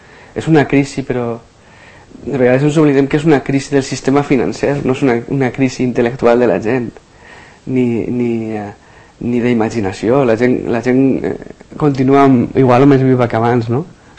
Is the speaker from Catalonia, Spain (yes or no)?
no; Xàtiva, Valencian Community, Spain; vinc de Xàtiva, que és una ciutat que va ser cremada per Felip V